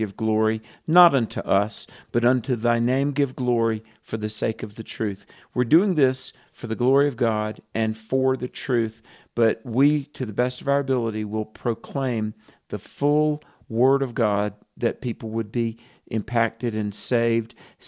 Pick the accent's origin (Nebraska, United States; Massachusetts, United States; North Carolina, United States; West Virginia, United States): North Carolina, United States; let me give an appeal to my home state of North Carolina. … have been there for 200 years. And North Carolina, I've been all over the world, but North Carolina is home.